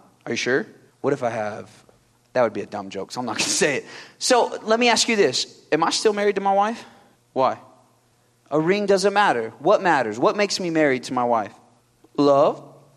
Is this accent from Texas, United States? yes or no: no; Kansas, United States; now in Oklahoma, United States; I'm from Kansas, all right? Well, originally, now I live in Oklahoma.